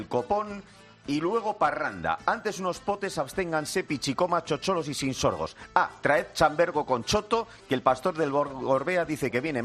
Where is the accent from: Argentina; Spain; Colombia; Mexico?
Spain; Bilbao, Basque Country; Yo te hablo como bilbaíno, que es ya en sí mismo también un idioma.